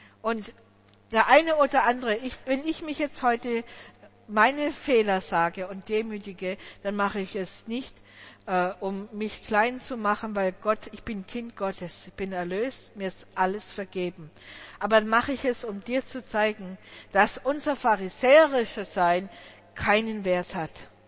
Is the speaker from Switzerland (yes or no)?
no; Southern Germany, Germany; aber ich bin im Pietismus in Süddeutschland aufgewachsen.